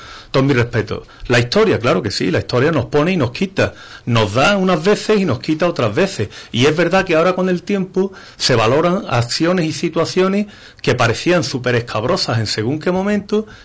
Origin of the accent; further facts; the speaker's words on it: Ubrique, Andalusia, Spain; Yo soy de Ubrique, soy de Cádiz, soy andaluz.